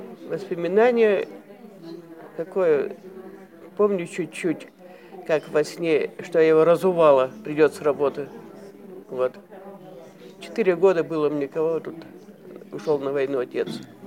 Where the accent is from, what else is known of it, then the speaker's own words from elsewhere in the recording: Toshkino, Kirov Oblast, Russia; born there; Родилась я в Кировской области, в деревне Тошкино.